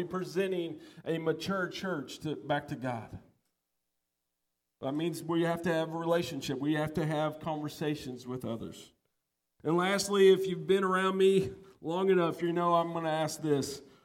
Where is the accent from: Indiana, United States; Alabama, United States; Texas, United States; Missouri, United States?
Missouri, United States; I'm from Missouri. You need to show me and show up.